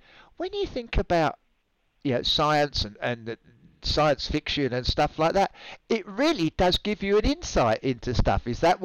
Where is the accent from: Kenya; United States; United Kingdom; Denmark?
United Kingdom; England; I'm from Old England, as I tell everybody, not New England.